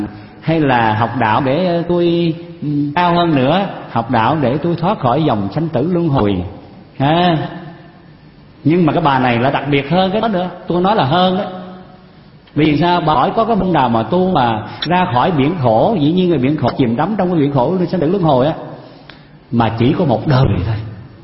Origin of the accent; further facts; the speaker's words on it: Long Xuyên, An Giang, Vietnam; quý vị biết cái vùng miền Tây đó, quê tôi ở vùng Long Xuyên Châu Đốc đó.